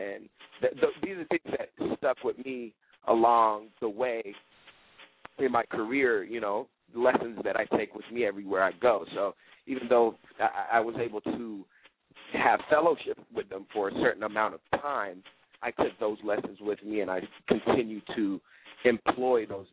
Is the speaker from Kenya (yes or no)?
yes; Kenya; born and raised in Kenya